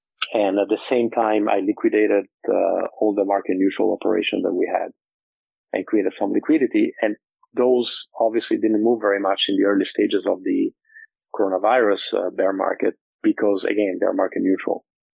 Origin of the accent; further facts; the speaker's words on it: Milan, Lombardy, Italy; Also because I'm from Milan. So all my friends are from Milan.